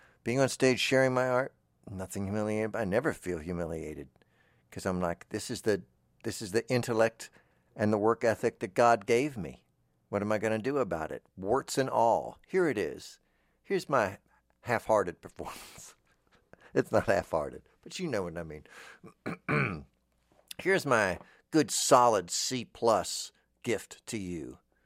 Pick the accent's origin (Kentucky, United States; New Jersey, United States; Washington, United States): Kentucky, United States; Owensboro; oh, I'm from Owensboro.